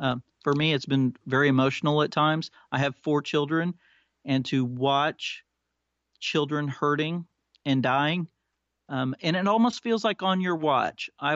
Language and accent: English; Oklahoma, United States; I grew up here. This is my home state.